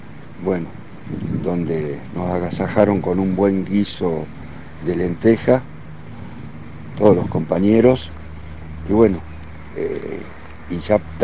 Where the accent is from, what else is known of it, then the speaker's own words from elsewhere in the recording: Mercedes, Buenos Aires Province, Argentina; Soy de Mercedes